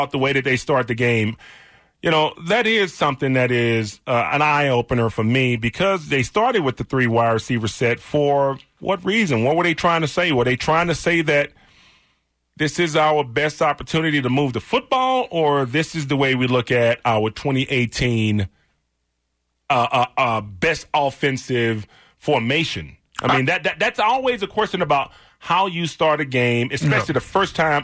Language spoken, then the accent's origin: English; Houston, Texas, United States; now in Colorado, United States; Yeah, and I'm from Houston, and if the weather was unagreeable in Miami, it certainly was the same way in Houston. But here in Colorado